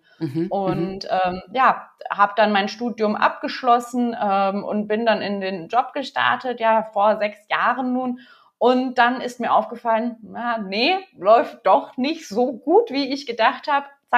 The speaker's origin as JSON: {"language": "German", "town": "Cologne", "region": "North Rhine-Westphalia", "country": "Germany", "said": "ich bin Kölnerin"}